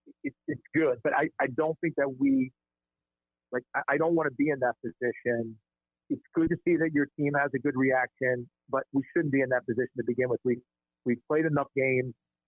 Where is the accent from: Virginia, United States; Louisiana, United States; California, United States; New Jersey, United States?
New Jersey, United States; I was Eagles. I'm right across the bridge from Philly, about 20 minutes.